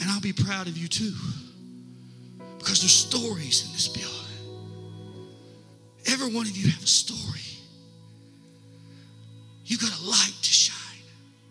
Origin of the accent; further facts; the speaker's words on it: Lost Creek, Virginia, United States; We'll stand up and say, we're from Lost Creek, Virginia.